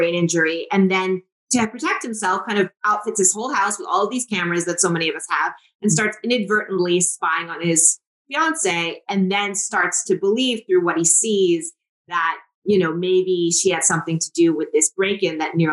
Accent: Jamaica; And for me, I have dual citizenship. I'm Jamaican

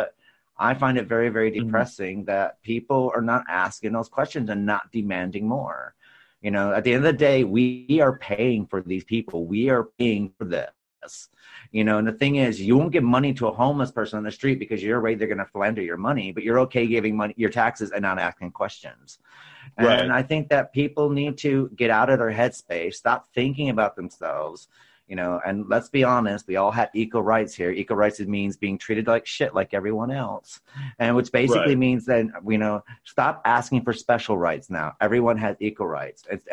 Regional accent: United States; now in England, United Kingdom; being an American living over in England

